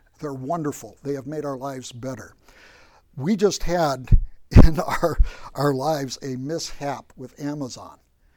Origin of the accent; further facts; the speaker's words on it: West Virginia, United States; born there; I was born in West Virginia.